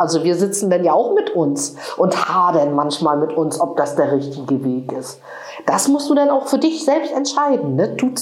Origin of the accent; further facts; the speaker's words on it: East Germany, Germany; Wir kommen ja aus der DDR, wir sind DDR-Bürger und in der DDR gab es damals keine hohen Gehälter.